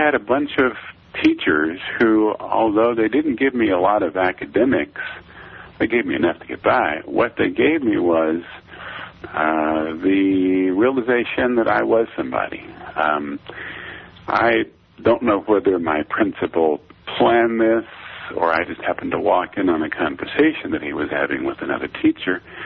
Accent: Virginia, United States; I grew up in Virginia. There was a school for the blind in Virginia

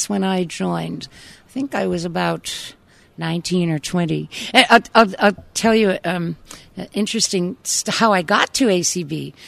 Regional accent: Revere, Massachusetts, United States; also born or lived in Boston; I was born in Boston. I was brought up in Revere.

